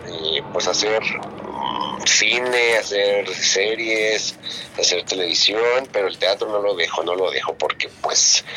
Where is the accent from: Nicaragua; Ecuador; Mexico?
Mexico; Soy una persona, soy mexicano, tengo 39 años